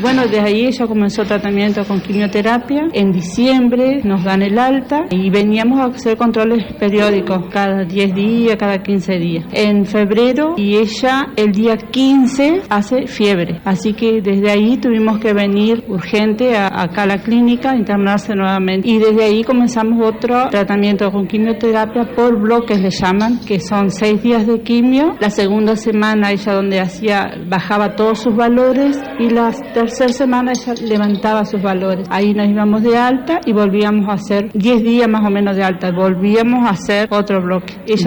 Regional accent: Ubajay, Entre Ríos, Argentina; Nosotros somos de Ubajay, departamento Colón

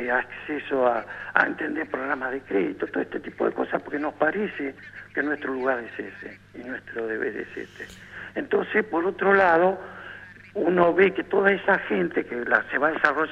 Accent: Tierra del Fuego, Argentina; los que somos acá, que somos Fueguino

